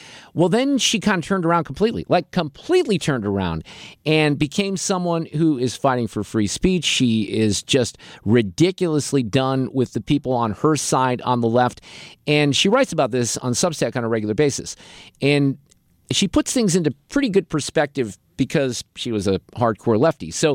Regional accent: Boulder Creek, California, United States; In the 70s, there were a lot of 60s residue, as we called it in my hometown. And that was Boulder Creek in Santa Cruz Mountains and back down in Santa Cruz itself.

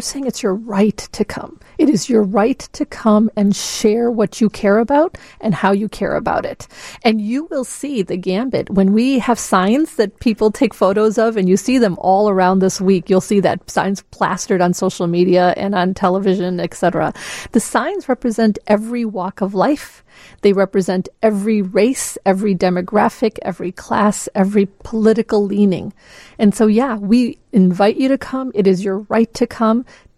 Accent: Chicago, Illinois, United States; accent: Chicago; I didn't realize I had a Chicago accent until I went to the East Coast for school.

